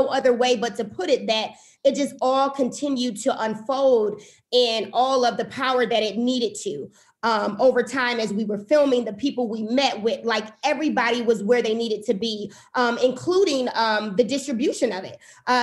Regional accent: Milwaukee, Wisconsin, United States; also born or lived in California; So I am. So I am a Milwaukee native where I grew up in Milwaukee.

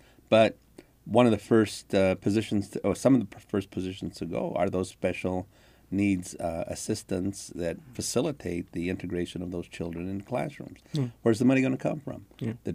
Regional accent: Denver, Colorado, United States; moved away as an adult; also born or lived in Kansas City; now in Overland Park, United States; stayed until about 1969 when I went back to Denver, my hometown. I consider Denver my hometown.

